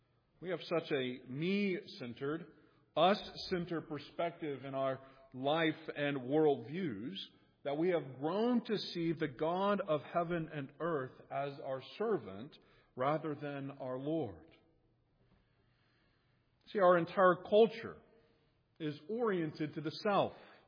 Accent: Texas, United States; Now, I grew up in the Bible Belt, or I prefer to call it the Bible Buckle, since I grew up in Texas.

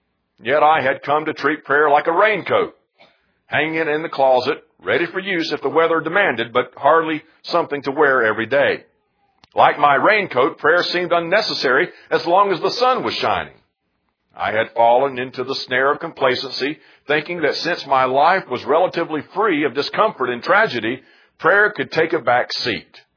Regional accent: Florida, United States; now in North Carolina, United States; we came from Florida, and all I ever saw was the flatlands of Florida. I never saw a mountain.

